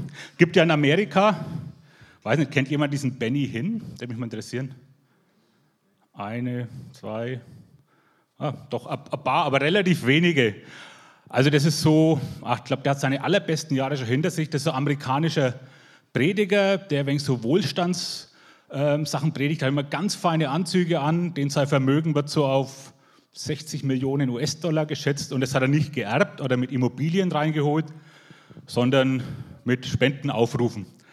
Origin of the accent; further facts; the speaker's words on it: Herzogenaurach, Bavaria, Germany; Ich komme aus Herzogenaurach